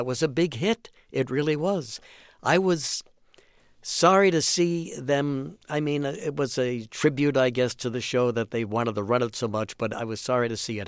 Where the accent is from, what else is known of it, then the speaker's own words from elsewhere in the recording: Bronx, New York, United States; as a little boy growing up in the Bronx and as a guy trying to break into our business.